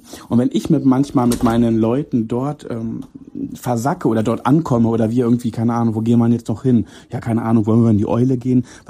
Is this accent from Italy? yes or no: no; Braunschweig, Lower Saxony, Germany; bei uns in Braunschweig war es immer das Jolly Joker, jetzt ist es die Eule, wo so die Teenies abhotten.